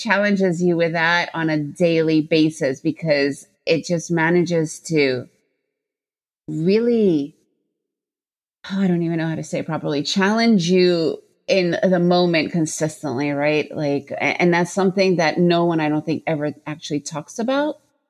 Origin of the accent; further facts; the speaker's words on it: New York City, New York, United States; So, I grew up in New York City, so I was always around Wall Street.